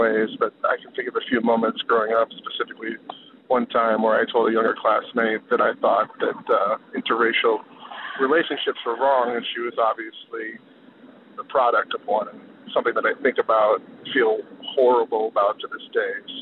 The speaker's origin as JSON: {"language": "English", "region": "Midwest", "country": "United States", "tie": "born or raised there", "said": "Growing up in the Midwest, racism was sort of ingrained into my upbringing"}